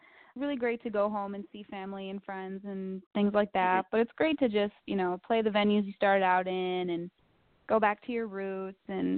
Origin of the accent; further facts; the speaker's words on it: New York, United States; I mean, when you say, oh, I'm from New York, people assume, like, the city and Long Island and stuff